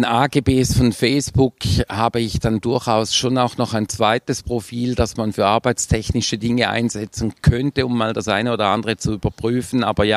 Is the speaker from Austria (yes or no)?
no; Switzerland; nachher wird sicherlich nicht besser, wenn ein Schweizer kommt. Ja, ich bin dann auf die Bühne, habe auf Schweizerdeutsch begon